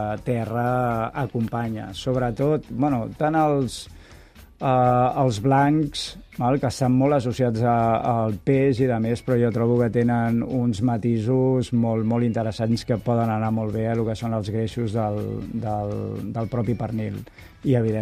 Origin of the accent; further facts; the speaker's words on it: Badalona, Catalonia, Spain; Compte que sóc de Badalona, a Alella ho tenim molt a prop